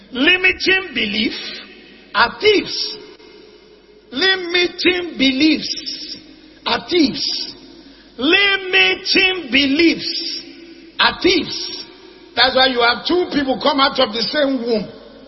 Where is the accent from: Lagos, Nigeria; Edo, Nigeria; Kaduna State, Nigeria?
Kaduna State, Nigeria; Zaria; also born or lived in Kano; And I was a young boy, we grew up in Zaria, Kaduna, Kano. In Kaduna, we lived in a village, Badiko village, where is a town now.